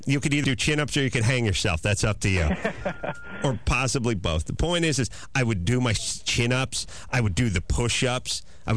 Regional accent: North Hollywood, California, United States; Well, there you go. I'm from North Hollywood, and guess what high school I went to?

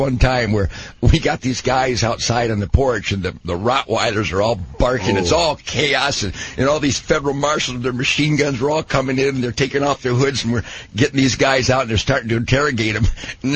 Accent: Detroit, Michigan, United States; I'm from Detroit, and I reek of all things funk, brother.

